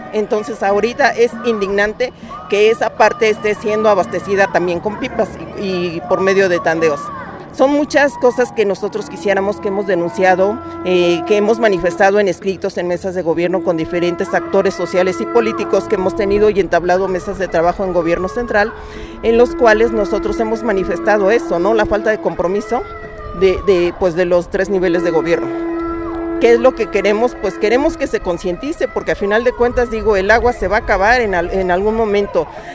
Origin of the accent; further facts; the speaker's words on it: Coajimalpa, Mexico City, Mexico; aquí en el ámbito de la lucha social, y vengo de Coajimalpa.